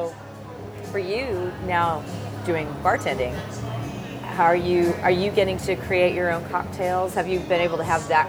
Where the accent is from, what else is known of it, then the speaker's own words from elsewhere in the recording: Encinitas, California, United States; I'm an Encinitas kid, so okay. I'm North County, which is a little different than the rest of San Diego.